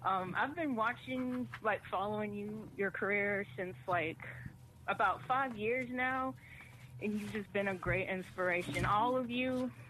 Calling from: Georgia, United States; from Georgia.

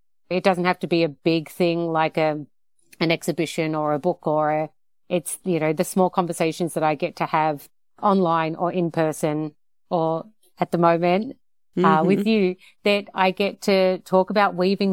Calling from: Melbourne, Victoria, Australia; I'm calling you from Melbourne, Australia, from my home.

